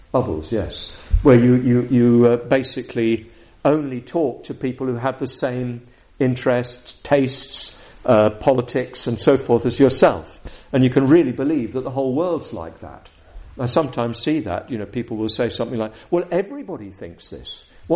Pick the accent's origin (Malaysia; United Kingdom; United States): United Kingdom; You know, I remember growing up in Britain, accents.